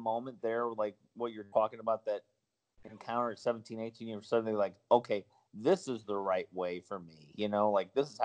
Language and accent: English; United States; like, as an American, stupid American